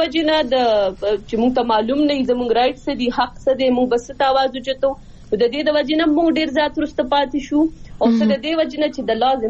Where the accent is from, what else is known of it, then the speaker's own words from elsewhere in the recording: Swat, Khyber Pakhtunkhwa, Pakistan; زه خپل چونګې د سوات نه يم نو زه خپل د علاقې ولا نه فیمل يم